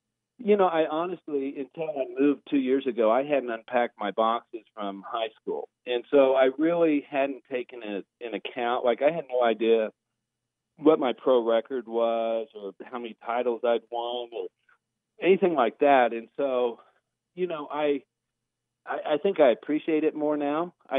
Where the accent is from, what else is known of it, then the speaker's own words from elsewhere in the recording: Kansas, United States; And I was from Kansas.